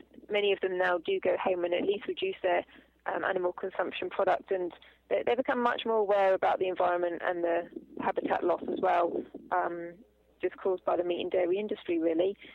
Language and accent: English; England, United Kingdom; now in South Africa; I'm from England, had no clue that I would end up in South Africa helping to run a monkey sanctuary.